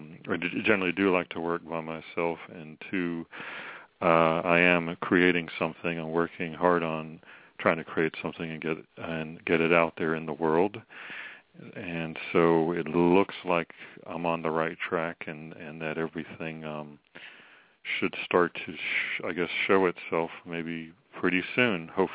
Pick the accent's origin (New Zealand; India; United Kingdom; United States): United Kingdom; London; born there; I'm sorry, but I just want to say, did you know that I was born in London?